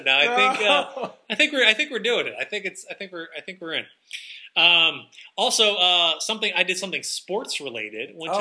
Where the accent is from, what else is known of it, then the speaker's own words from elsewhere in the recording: Cleveland, Ohio, United States; I think because from growing up in Cleveland and being so close to Cleveland, I'd always kind of be like, oh, I wish I was, you know, up in Cleveland.